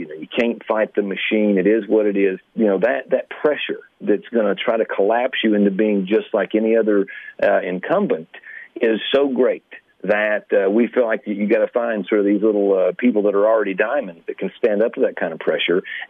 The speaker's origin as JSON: {"language": "English", "region": "Tennessee", "country": "United States", "said": "I'm from Northeast Tennessee, and it's a really Republican area, really Republican."}